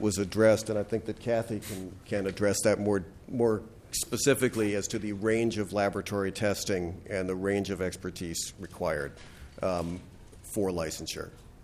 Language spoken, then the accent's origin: English; Edina, Minnesota, United States; I'm a pathologist from Edina, Minnesota.